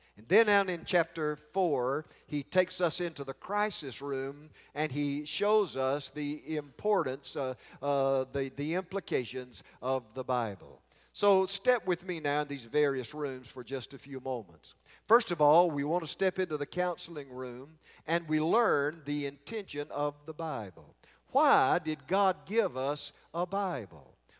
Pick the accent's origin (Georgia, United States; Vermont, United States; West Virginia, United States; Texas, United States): Georgia, United States; I was brought up over in Carroll County, Georgia.